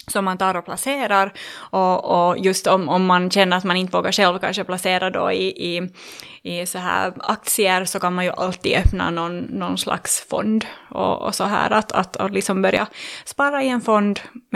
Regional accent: Vaasa, Ostrobothnia, Finland; now in Helsinki, Finland; jag är snart 33 år gammal och jag är ursprungligen från Vasa faktiskt.

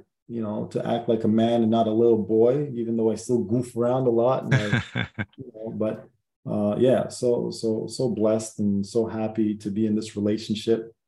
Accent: Canada; You know, growing up in Canada, there's no culture.

